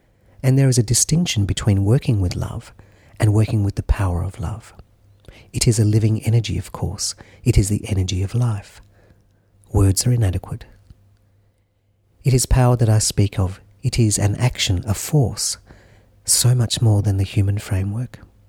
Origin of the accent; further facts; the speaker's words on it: Newcastle, New South Wales, Australia; I host a Thursday night group at a spiritual centre called Miriam Gardens here in my hometown, Newcastle, Australia.